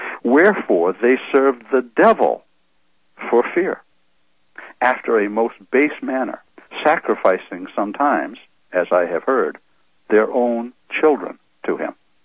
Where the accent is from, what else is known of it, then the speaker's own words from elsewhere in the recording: Maine, United States; I even knew a couple Indians back in my home state of Maine.